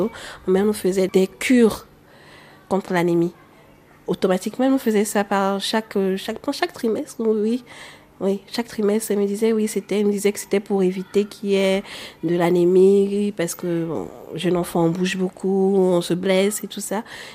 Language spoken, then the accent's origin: French; Togo; Il y a une tisane qu'on appelle chez nous au Togo. Je suis togolaise.